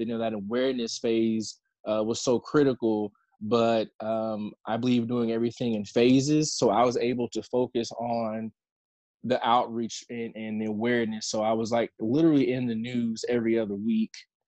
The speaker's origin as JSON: {"language": "English", "town": "Evansville", "region": "Indiana", "country": "United States", "said": "I'm from Evansville, Indiana. If no one is familiar with that, we are in the southern tip of the state of Indiana."}